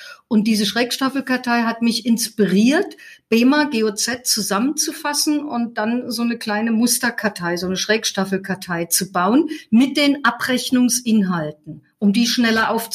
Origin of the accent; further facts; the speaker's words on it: Fulda, Hesse, Germany; born there; now in Heidelberg, Germany; geboren bin ich in Fulda und derzeit lebe ich ja in Heidelberg und habe noch einen zweiten Wohnsitz in Leipzig seit 20 Jahren, der Liebe wegen.